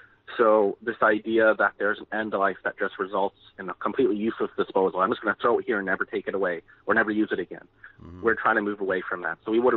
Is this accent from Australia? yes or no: no; Canada; So I grew up in Canada, and the reduce, reuse, recycle mantra was beat into my head since the early 1980s when I was born.